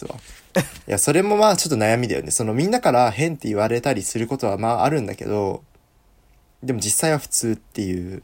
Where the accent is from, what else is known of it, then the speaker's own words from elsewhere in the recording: United States; できない。アメリカ出身なのに。アメリカ出身だからっていうそういうステレオタイプやめな。